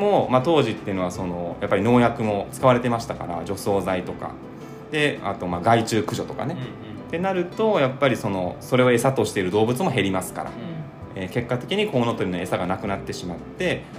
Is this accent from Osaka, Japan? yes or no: no; Toyooka, Hyogo, Japan; 僕のふるさと兵庫県の、豊岡市という、場所があるんですけども